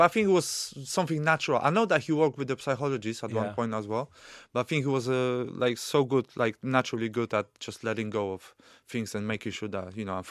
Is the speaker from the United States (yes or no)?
no; Poland; English is a second language; moved away; Yeah, I was a kid from Poland, really.